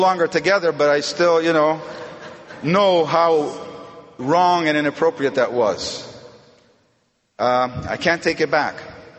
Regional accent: Toronto, Ontario, Canada; moved away as an adult; also born or lived in Montreal / Manitoulin Island; I'm Canadian. Born in Toronto, and I lived my first 27 years in Canada. A little bit of Montreal, a little bit of Manitoulin Island. Geographic cures, right? And then it took me south to the United States, where I spent 35 years.

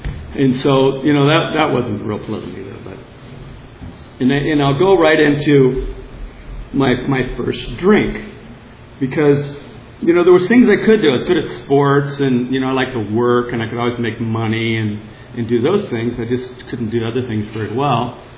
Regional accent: Holtville, California, United States; born there; I was born in California. I was born in Hauteville, California, which is in the Imperial Valley. It's the other valley.

